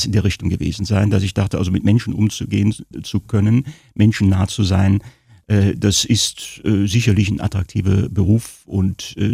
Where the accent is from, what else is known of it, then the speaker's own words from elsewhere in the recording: Cologne, North Rhine-Westphalia, Germany; moved away as an adult; ich bin in Köln zur Schule gegangen